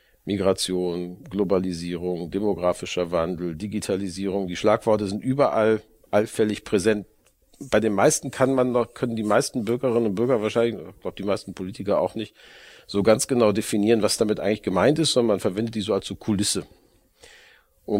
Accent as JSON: {"language": "German", "region": "Hamburg", "country": "Germany", "said": "Und mindestens seitdem haben wir als Hamburger kein Problem damit, mit Kultur auch Geld zu verdienen."}